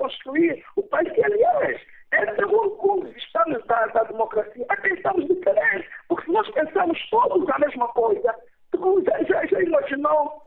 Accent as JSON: {"language": "Portuguese", "country": "Angola", "said": "diferenças têm que servir para nos unir. Como angolanos, como é isso que nós queremos."}